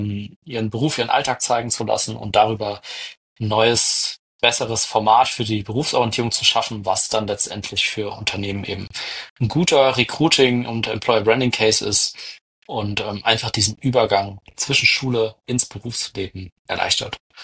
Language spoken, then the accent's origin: German; Heidelberg, Baden-Württemberg, Germany; ich komme aus Heidelberg